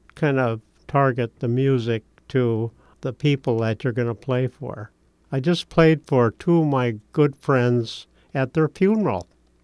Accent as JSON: {"language": "English", "town": "Miami", "region": "Florida", "country": "United States", "tie": "born or raised there", "also_born_or_lived": "Duluth, United States", "said": "I went to school in Miami, Florida."}